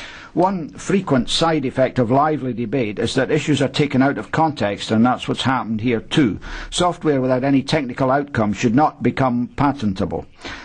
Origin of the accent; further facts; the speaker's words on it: Finland; And a lot of small businesses in my home country, Finland, have been in touch with me